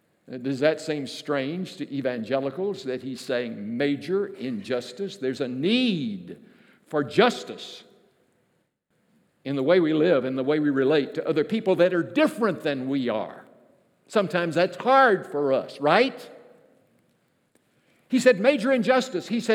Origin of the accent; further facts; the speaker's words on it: the South, United States; When I grew up in the South, we talked about the holiness people who may have dressed a little different.